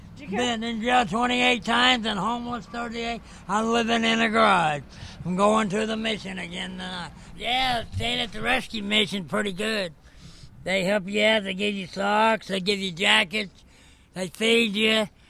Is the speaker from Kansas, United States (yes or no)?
yes; Medicine Lodge, Kansas, United States; I was born in Medicine Lodge, Kansas. I went to school and church